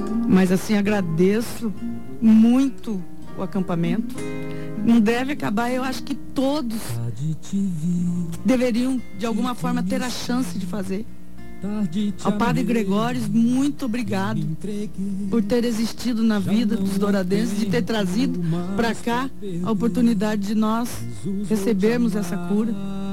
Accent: Laguna Carapã, Mato Grosso do Sul, Brazil; born there; foi onde eu nasci. Em Laguna Carapã eu nasci, no Carapã.

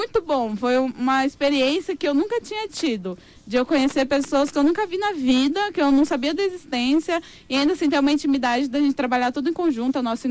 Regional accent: Jardim, Mato Grosso do Sul, Brazil; now in Dourados, Brazil; Eu sou de Jardim, mas eu resido aqui em Dourados faz 5 anos já.

